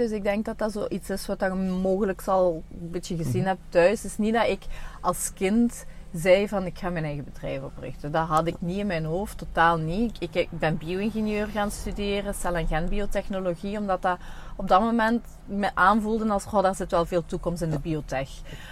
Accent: Bree, Limburg, Belgium; Ik ben geboren en getogen in Bree. Mm-hmm. Ik ben 40 jaar. Ik woon ondertussen niet meer in Bree

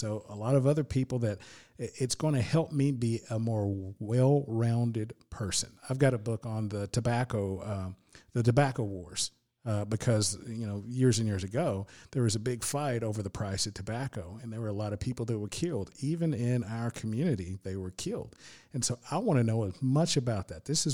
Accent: Tennessee, United States; now in Hopkinsville, United States; I mean, I'm from Tennessee. I'm a good old Tennessee country boy from the river and West Tennessee.

